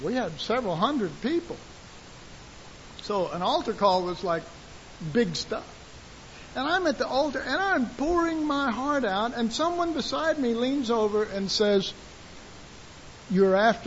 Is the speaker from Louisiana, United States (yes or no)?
no; Dallas, Texas, United States; And I was raised in Oak Cliff. I was raised in foster homes. I lived in orphanages.